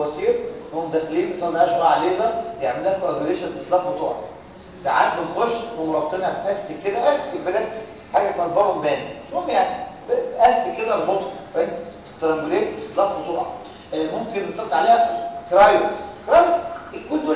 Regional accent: Egypt; على فكره عندنا في مصر اقول لهم حاجه

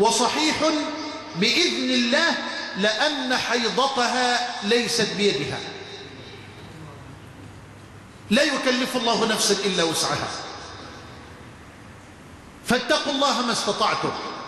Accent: Egypt; اللهم اجعل بلدنا مصر امنا امانا

